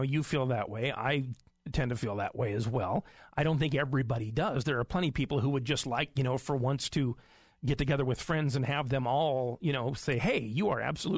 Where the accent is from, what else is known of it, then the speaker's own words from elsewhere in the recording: Idaho, United States; I was born and raised in Idaho, so I tend to be more Idaho.